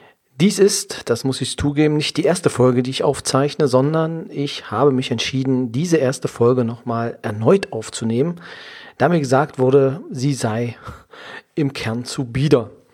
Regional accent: Saxony-Anhalt, Germany; Ich komme aus der Nähe von Magdeburg. Im schönen Sachsen-Anhalt bin ich geboren, dort auch zur Schule gegangen, habe mein Abitur dort absolviert

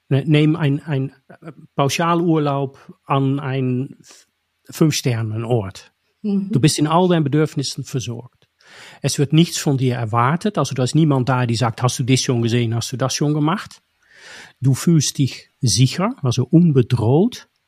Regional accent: Netherlands; German is a second language; now in Germany; man hat als Niederländer in Deutschland die Schwierigkeit, besser Deutsch zu lernen

